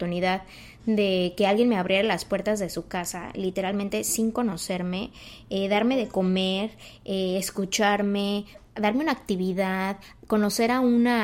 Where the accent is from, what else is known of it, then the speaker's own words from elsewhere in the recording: Mexico; la verdad en mi país, en México, yo había asistido a un par de grupos de mujeres